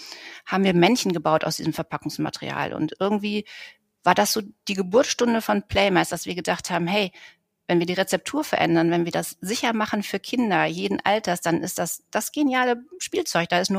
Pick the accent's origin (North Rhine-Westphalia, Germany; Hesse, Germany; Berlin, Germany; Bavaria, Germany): North Rhine-Westphalia, Germany; Mülheim an der Ruhr; Ich bin in Mülheim an der Ruhr geboren, also im Ruhrgebiet, bin ein Ruhrgebietskind, bin dort aufgewachsen, zur Schule gegangen, habe mein Abitur dort auch gemacht, bin danach ins schöne Münsterland gegangen, um zu studieren.